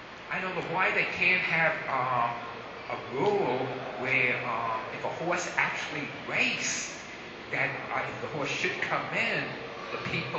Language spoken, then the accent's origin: English; Brooklyn, New York, United States; I'm from Brooklyn, and I've been coming to race for 40 years